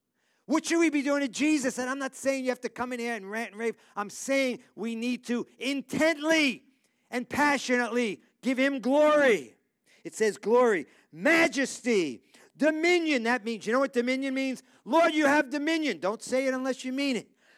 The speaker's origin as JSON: {"language": "English", "town": "New York City", "region": "New York", "country": "United States", "tie": "born or raised there", "said": "By the way, the reason I'm afraid, I grew up in New York City, and it's a different animal than it is here."}